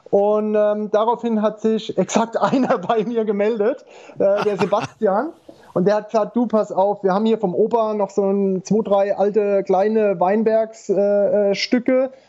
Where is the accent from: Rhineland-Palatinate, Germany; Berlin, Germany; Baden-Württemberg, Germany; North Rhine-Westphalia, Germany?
Rhineland-Palatinate, Germany; aufgewachsen bin ich hier in der Pfalz und lebe auch noch hier